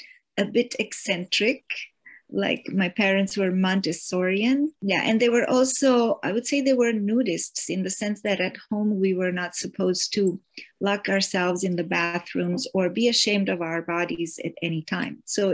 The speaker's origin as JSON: {"language": "English", "town": "Rome", "region": "Lazio", "country": "Italy", "tie": "born or raised there", "said": "So I was born and raised in Rome, Italy. I was 14 in 1968"}